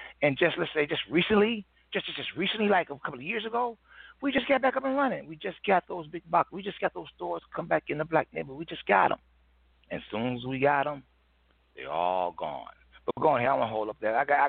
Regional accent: Chicago, Illinois, United States; I'm from Chicago. There's a lot of black owned business in Chicago.

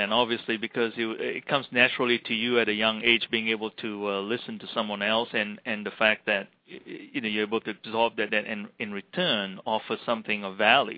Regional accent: Malaysia; And actually, when I grew up in Malaysia, we have a lot of the European influence.

